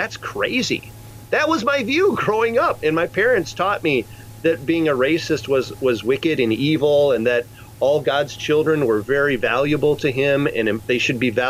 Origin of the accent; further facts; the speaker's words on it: Wisconsin, United States; also born or lived in Kansas; I grew up mostly in Wisconsin, somewhat in Kansas.